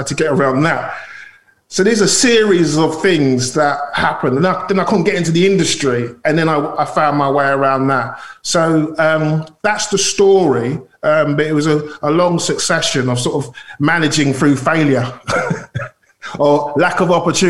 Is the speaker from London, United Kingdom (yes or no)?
yes; Deptford, London, United Kingdom; I grew up in Deptford, okay? And I went to a local school